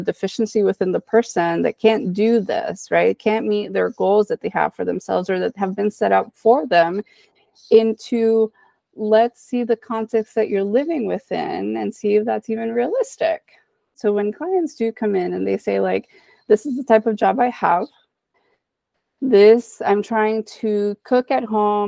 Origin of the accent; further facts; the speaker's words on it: Dominican Republic; I'm from the Dominican Republic. Those things are super important culturally, as well as food and other things.